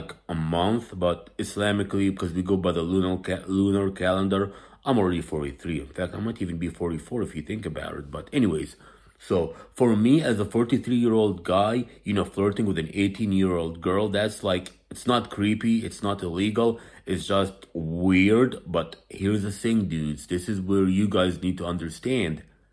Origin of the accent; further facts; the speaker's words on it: Los Angeles, California, United States; I'm from Los Angeles.